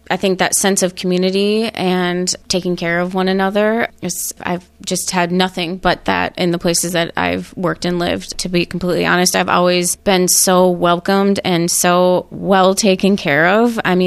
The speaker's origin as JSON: {"language": "English", "town": "Chippewa Falls", "region": "Wisconsin", "country": "United States", "tie": "born or raised there", "said": "Maybe I didn't know about different religions very much growing up in Chippewa Falls, Wisconsin"}